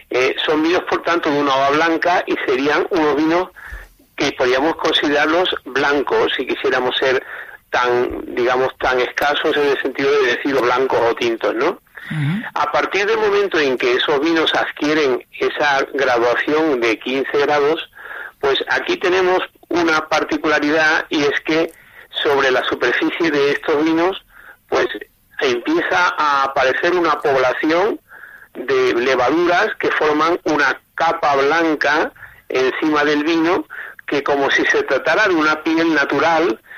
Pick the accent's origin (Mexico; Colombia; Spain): Spain; Seville, Andalusia; principalmente hemos estado toda mi infancia ha sido en Sevilla.